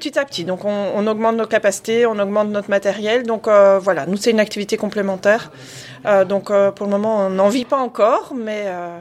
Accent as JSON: {"language": "French", "country": "Belgium", "lives_now": "France", "said": "en tant que Belge, c'est vrai qu'on voit qu'il y a énormément de petites brasseries aussi en Belgique"}